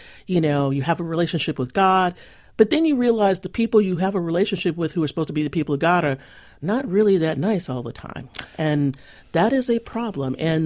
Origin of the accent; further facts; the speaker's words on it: Texas, United States; now in Los Angeles, United States; Well, I was raised Roman Catholic in Texas, and after having moved to Los Angeles, became an evangelical Christian